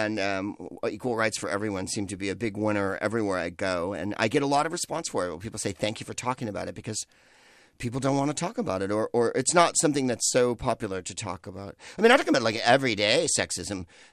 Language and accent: English; California, United States; Growing up in the Bay Area and living in San Francisco as long as I did, I'm never in step with the mainstream.